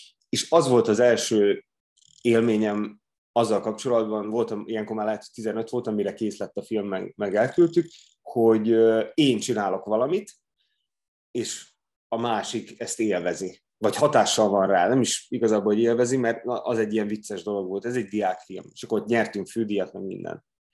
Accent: Vojvodina, Serbia; Én Vajdaságban nőttem fel, egy nagyon izgalmas közegben, ugyanis az anyám az újságíró nő, az apám az meg színész, és egy ilyen nagyon intenzív kultúrával teli

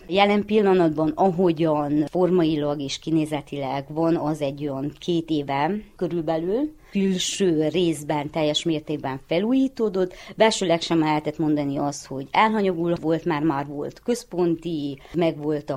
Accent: Vița, Romania; now in Sepsibesenyő, Romania; Sepsibesenyőn lakom, vitai származású vagyok, amire nagyon büszke vagyok.

